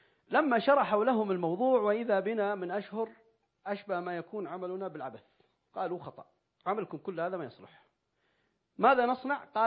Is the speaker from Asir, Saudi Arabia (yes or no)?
yes; Abha, Asir, Saudi Arabia; سأذكر لكم تجربة عندنا في أبها